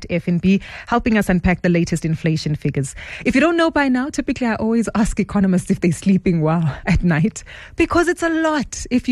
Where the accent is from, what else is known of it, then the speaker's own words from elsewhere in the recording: South Africa; not only with us as the South African public